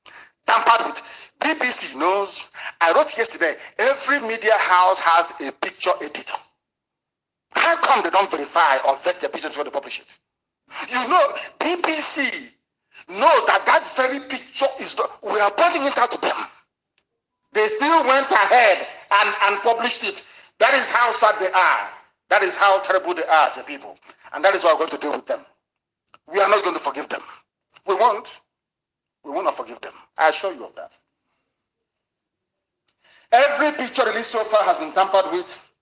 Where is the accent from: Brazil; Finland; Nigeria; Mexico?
Nigeria; I'm a proud Nigerian. I'm a Nigerian.